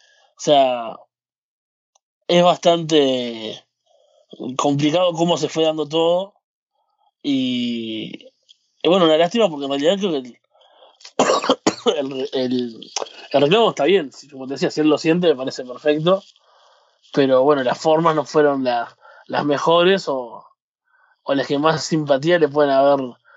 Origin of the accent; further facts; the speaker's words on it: Uruguay; yo soy un uruguayo blanco de clase media